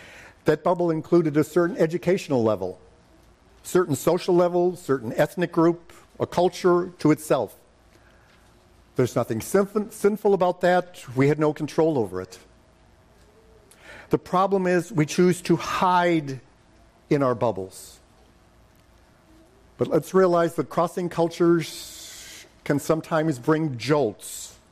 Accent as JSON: {"language": "English", "country": "United States", "said": "I'm an American."}